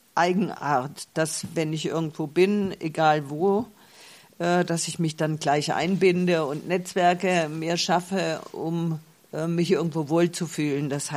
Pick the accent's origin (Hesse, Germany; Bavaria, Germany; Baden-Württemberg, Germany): Baden-Württemberg, Germany; Tuttlingen; born there; moved away as an adult; Also es ist zumindest mehr Heimat als jetzt irgendein anderer Ort oder Tuttlingen, wo ich geboren bin, weil dort war ich nur 18 Jahre, hier bin ich bald 30 dieses Jahr, 30 Jahre.